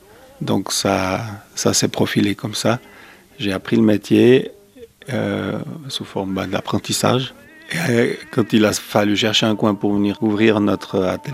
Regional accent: Vevey, Vaud, Switzerland; born there; Ben, moi, je viens du canton de Vaud. Je suis né à Vevey.

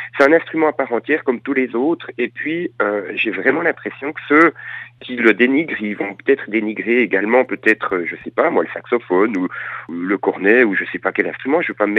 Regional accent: Jura, Switzerland; je suis jurassien.

